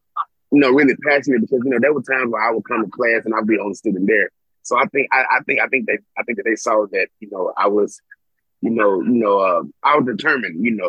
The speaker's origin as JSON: {"language": "English", "town": "Clarksville", "country": "United States", "said": "like I said, I come from Clarksville, so, you know, we're a historical blue city."}